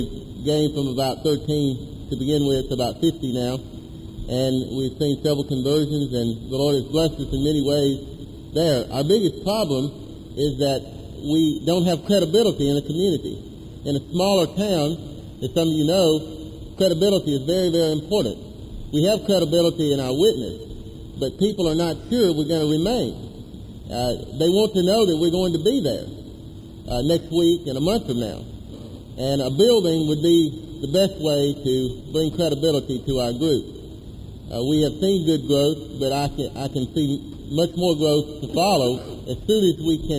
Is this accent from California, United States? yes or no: no; Haines City, Florida, United States; I'm from Haines City, Florida, and Central Florida Presbytery.